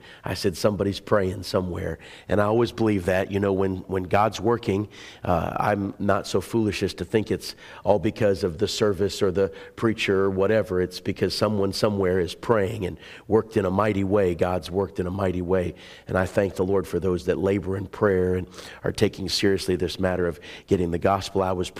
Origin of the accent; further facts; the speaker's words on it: Minnesota, United States; I grew up in Minnesota, so it was really comical to me when I moved down to North Carolina